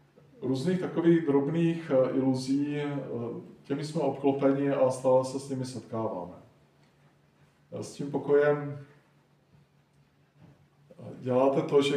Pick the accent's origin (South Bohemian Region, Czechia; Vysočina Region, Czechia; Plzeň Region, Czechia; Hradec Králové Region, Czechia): Vysočina Region, Czechia; Velké Meziříčí; Původem jsem z nedaleka, z Velkého Meziříčí.